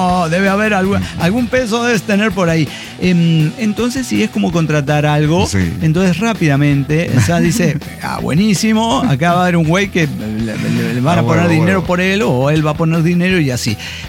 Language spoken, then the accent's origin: Spanish; Azcapotzalco, Mexico City, Mexico; de Azcapotzalco.